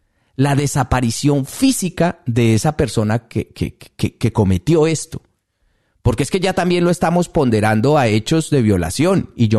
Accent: Colombia; yo no soy peruano, pero sí colombiano.

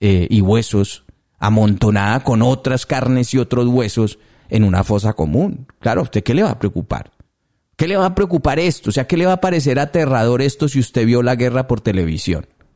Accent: Colombia; de nosotros mismos como ciudadanos colombianos, como sociedad

